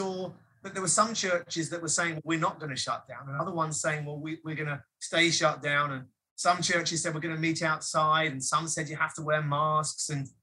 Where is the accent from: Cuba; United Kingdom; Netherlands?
United Kingdom; moved away as an adult; now in California, United States; So I'm British. I'm from the UK originally. I lived there for the first 40 ish years of my life. We came out to America, to California, in 2013, at the end of 2013